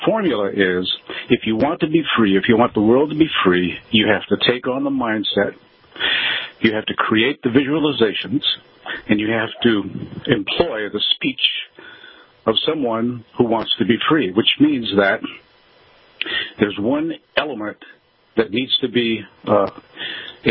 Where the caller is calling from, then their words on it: Denver, Colorado, United States; Denver, Colorado.